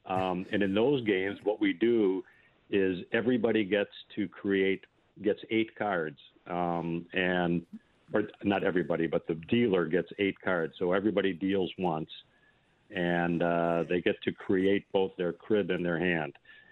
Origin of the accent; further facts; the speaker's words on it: Menomonee Falls, Wisconsin, United States; I grew up in Menominee Falls, actually.